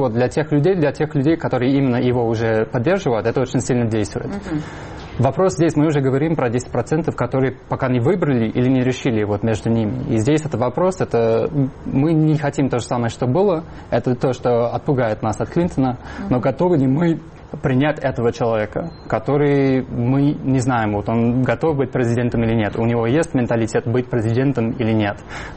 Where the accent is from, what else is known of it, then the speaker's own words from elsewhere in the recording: New York, United States; Вот я сам из Нью-Йорка, например.